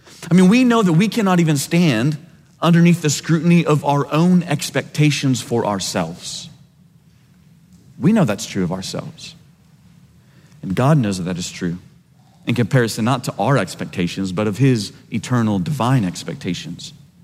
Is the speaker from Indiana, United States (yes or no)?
no; Kansas, United States; Well, I'm from Kansas.